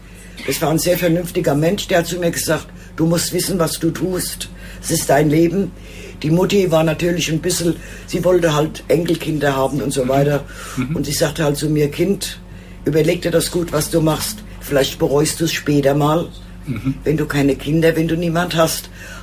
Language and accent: German; Frankfurt, Hesse, Germany; born there; Ich bin eine echte Seckbacherin. Ich bin in Seckbach geboren, jawohl.